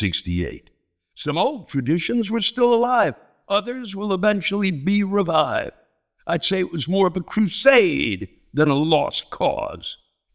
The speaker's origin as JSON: {"language": "English", "region": "Ohio", "country": "United States", "said": "Well, we have that in common. I'm from Ohio."}